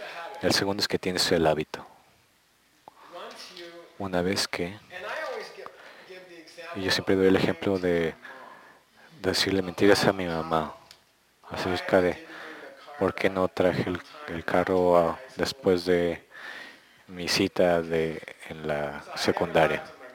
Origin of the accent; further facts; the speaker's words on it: United States; Cuando crecí en Estados Unidos, la mayoría de los periódicos eran neutrales